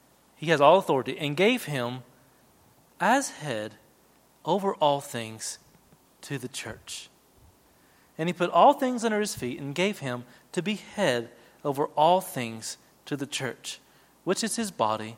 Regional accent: United States; I'm an American and we have a system of government.

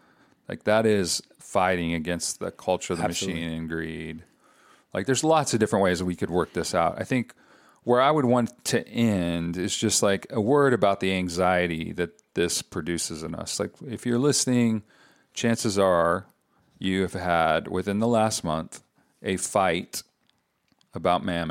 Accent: United States; born there; I'm so glad I was born in America.

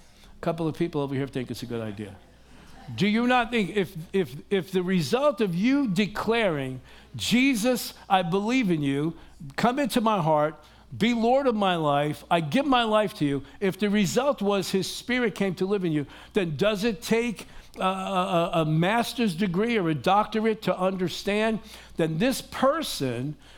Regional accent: United States; Well, I'm an American. I belong in a democratic society.

